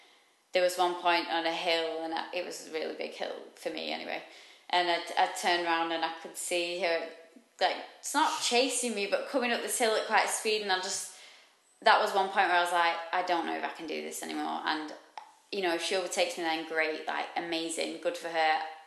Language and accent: English; Manchester, North West England, United Kingdom; Although I'm from Manchester, I should love the rain.